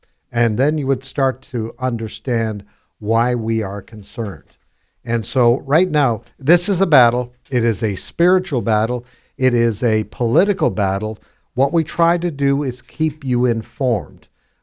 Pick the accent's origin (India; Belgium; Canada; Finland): Canada; now in United States; Now, I came from Canada, but this country is very, very special. Been here 24 years.